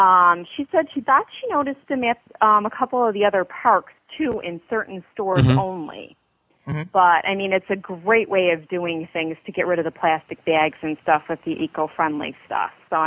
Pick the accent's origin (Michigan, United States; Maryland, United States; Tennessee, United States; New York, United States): New York, United States; Buffalo; I'm from Buffalo, New York.